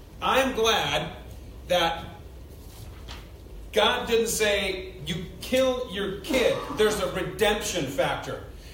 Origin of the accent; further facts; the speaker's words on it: Chicago, Illinois, United States; now in Laconia, United States; Growing up in Chicago, you didn't want to plant anything before Mother's Day.